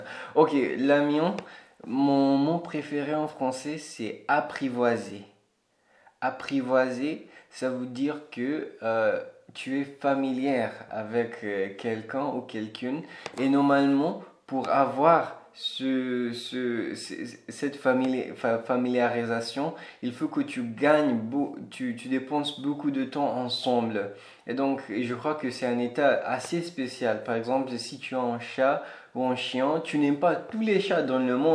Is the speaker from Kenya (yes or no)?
yes; Kenya; chez nous, au Kenya